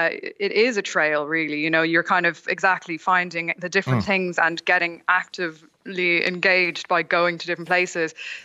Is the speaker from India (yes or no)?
no; Dublin, Leinster, Ireland; I grew up in Dublin.